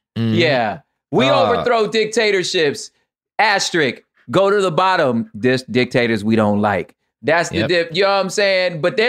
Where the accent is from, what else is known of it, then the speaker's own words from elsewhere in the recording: United States; It's also a side note as an American, how often governments get overthrown.